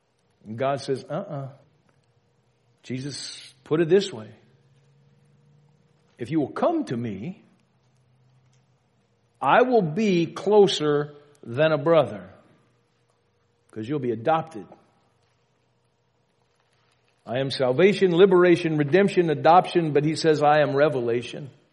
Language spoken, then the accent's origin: English; Louisiana, United States; growing up in Louisiana, our understanding of Mardi Gras was this. It's your last chance to get falling down, knee walking, puking drunk before you have to start Lent on Wednesday.